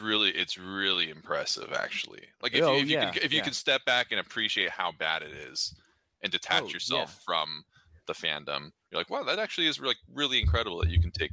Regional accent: California, United States; So I was born in California. I'm from Orange County.

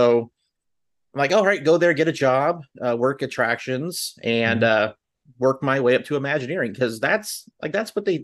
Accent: Santa Clarita, California, United States; I grew up in Southern California before my parents divorced, and when I was in about seventh grade. Mm-hmm. We lived in Santa Clarita, so the Valencia area, also of Magic Mountain fame.

